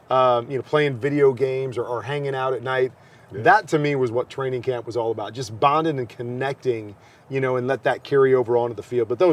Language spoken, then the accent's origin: English; Midwest, United States; also born or lived in Arizona; Like, I'm from Arizona, and I don't like the humidity. I mean, I grew up in the Midwest, so I get it.